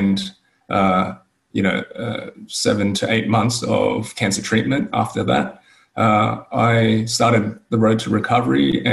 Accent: Sydney, New South Wales, Australia; I was born and raised here in Sydney, Australia. And I'm first generation Australian-born Chinese. So my parents immigrated from Hong Kong in the late 70s, early 80s.

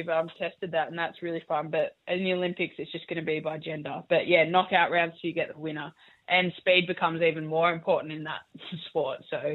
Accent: Cairns, Queensland, Australia; born there; I was born in Cairns in Queensland and now live on the surf coast in Victoria in Byron Head.

